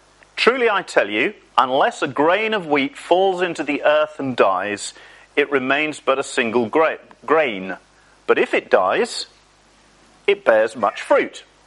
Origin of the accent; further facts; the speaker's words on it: England, United Kingdom; Because we're English and we've got this kind of like, I'm little, humble and meek and all the rest of it.